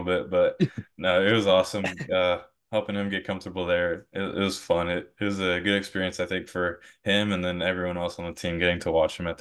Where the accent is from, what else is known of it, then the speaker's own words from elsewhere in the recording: San Antonio, Texas, United States; he's from Bernie, I'm from San Antonio, so it's right next two towns right next to each other.